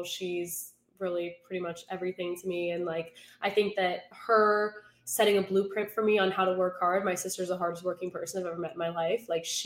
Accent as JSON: {"language": "English", "town": "Buffalo", "region": "New York", "country": "United States", "tie": "born or raised there", "said": "Yeah, so growing up in Buffalo, I love my hometown. I loved it. My parents still live there. I lived in the same house for my whole life."}